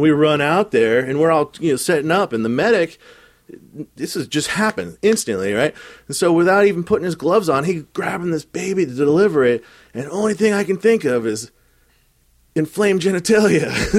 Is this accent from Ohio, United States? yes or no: no; Blue River, Oregon, United States; also born or lived in McKenzie Bridge, United States; I grew up in Blue River, Oregon, Mackenzie Bridge, Oregon. It's a small little logging town.